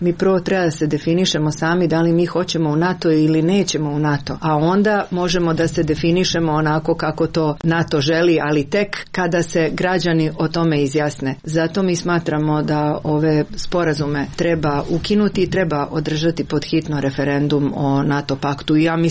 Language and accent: Serbian; Croatia; ja sam došla iz Hrvatske